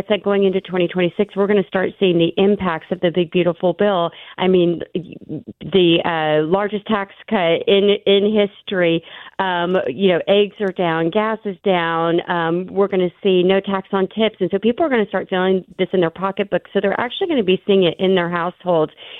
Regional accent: Kentucky, United States; So this district in Tennessee borders my home state of Kentucky. And so we took a team of about 25 Kentuckians down

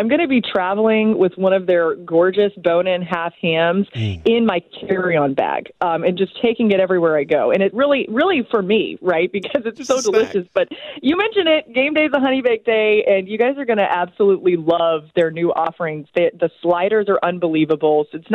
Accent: Atlanta, Georgia, United States; also born or lived in Florida; I'm from Atlanta and then went to Florida.

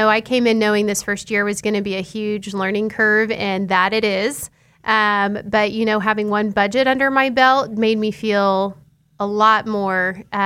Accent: Wichita, Kansas, United States; I'm from here. I'm from Wichita. Born and raised in the Goddard School Districts. So I went to Goddard from kindergarten to graduation, and I'm one of five siblings that did. So we didn't do a lot of moving around.

